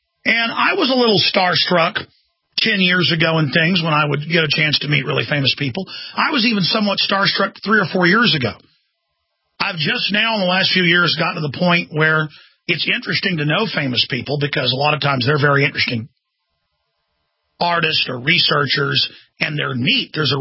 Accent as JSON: {"language": "English", "town": "Dallas", "region": "Texas", "country": "United States", "tie": "born or raised there", "said": "I knew that we had corrupt police where I was growing up in Dallas."}